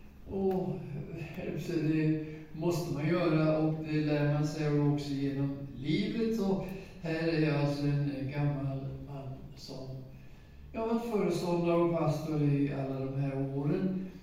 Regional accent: Sweden; Och att jag var rikssvensk och så blev jag radioanställd att göra en massa program.

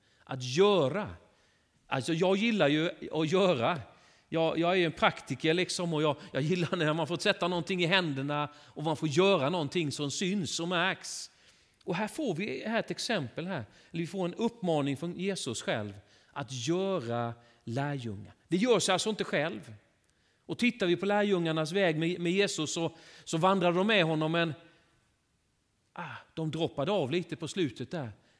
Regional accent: Värnamo, Jönköping County, Sweden; Jag kommer från Värnamo.

